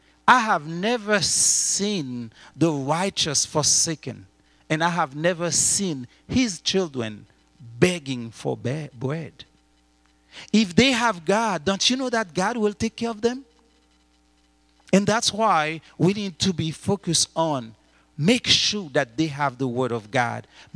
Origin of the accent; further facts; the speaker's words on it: Haiti; because I have seen it growing up in an orphanage, growing up in Haiti.